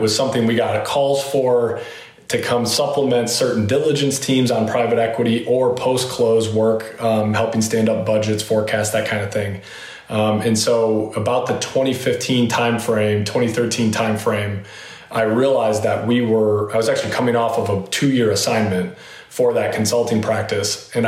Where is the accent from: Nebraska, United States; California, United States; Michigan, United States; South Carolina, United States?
Michigan, United States; Michigan. I'm actually Kalamazoo is the bigger town that is probably someone might have heard of. Not my hometown is not a chance for that one.